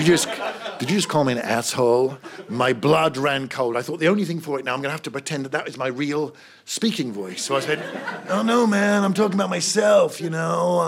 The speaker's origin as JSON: {"language": "English", "region": "England", "country": "United Kingdom", "accent": "English", "said": "she loves to skip my quaint English accent"}